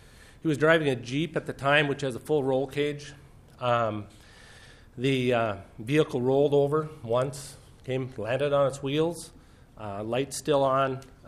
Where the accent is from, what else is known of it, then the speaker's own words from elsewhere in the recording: Fergus Falls, Minnesota, United States; I am from Fergus Falls.